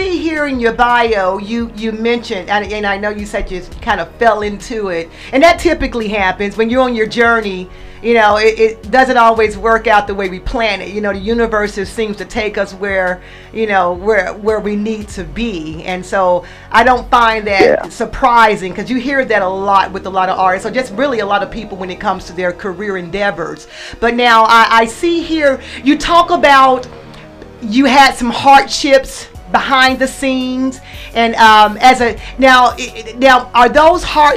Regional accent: Minnesota, United States; I told you I'm from Minnesota.

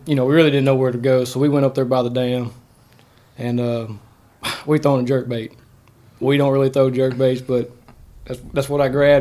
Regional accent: Sterlington, Louisiana, United States; born and raised in Sterlington.

